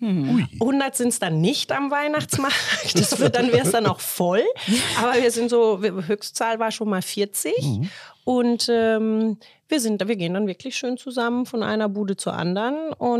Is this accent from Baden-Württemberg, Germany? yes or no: yes; Baden-Württemberg, Germany; now in Osnabrück, Germany; warum ich nach Osnabrück gekommen bin, aus dem Schwarzwald.